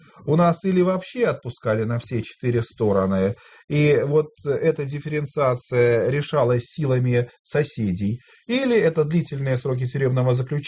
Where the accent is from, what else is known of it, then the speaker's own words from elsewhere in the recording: Veliky Novgorod, Novgorod Oblast, Russia; приведу пример Новгорода не потому, что это мой родной город